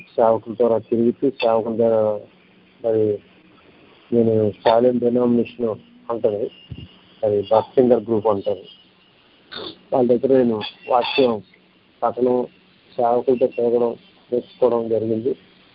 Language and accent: Telugu; Vijayawada, Andhra Pradesh, India; born there; నేను పుట్టింది విజయవాడ.